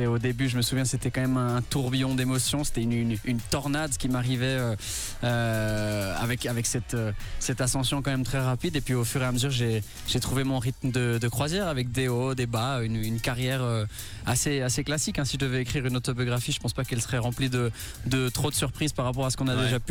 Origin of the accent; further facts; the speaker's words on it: Switzerland; c'est où je suis né, j'ai grandi en Suisse. C'est un pays où il y a toutes mes attaches.